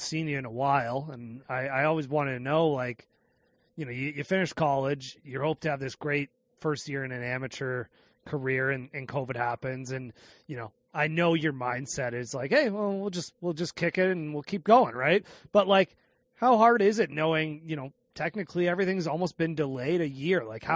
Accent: Canada; being a Canadian down there

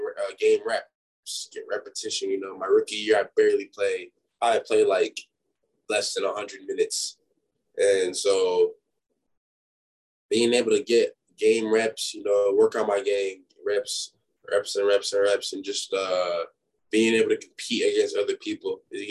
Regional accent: Minneapolis, Minnesota, United States; also born or lived in Woodbury; Growing up in Minneapolis and Woodbury, like, Minneapolis, so back to me, I thought Minneapolis and, like, Minnesota was huge.

